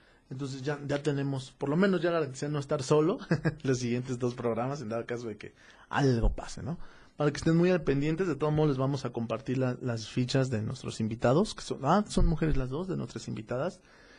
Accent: Tonalá, Jalisco, Mexico; ya saben que soy de Tonalá

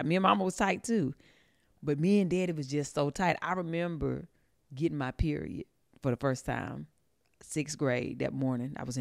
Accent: Stoneville, United States; You know, I grew up in the country. I'm from a small town. I say Eden, but I grew up in Stoneville outside of the city line, right?

